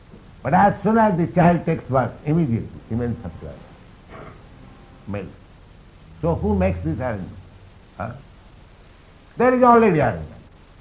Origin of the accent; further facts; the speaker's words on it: India; English is a second language; You are thinking more intimate relationship with him, and because I am Indian, he may not think more in such intimacy